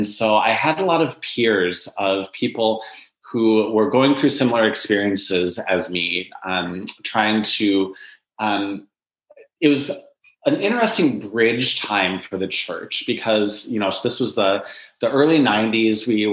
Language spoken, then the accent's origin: English; Michigan, United States; I grew up in Western Michigan, which is where my parents and one sister still live.